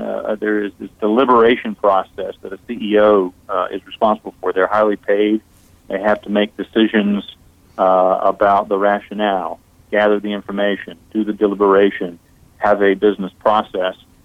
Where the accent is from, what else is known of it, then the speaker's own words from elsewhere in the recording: North Carolina, United States; within a couple of weeks of my home state, North Carolina, passing their bathroom bill, HB2